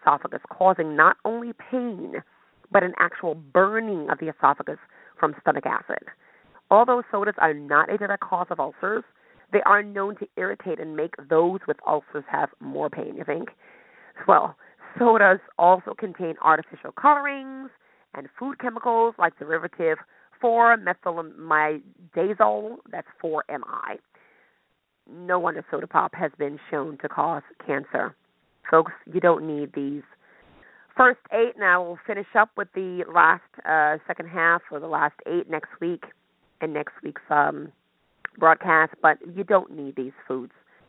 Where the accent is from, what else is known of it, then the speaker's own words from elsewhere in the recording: Brooklyn, New York, United States; I'm from the north. I'm from Brooklyn. I call it soda, okay?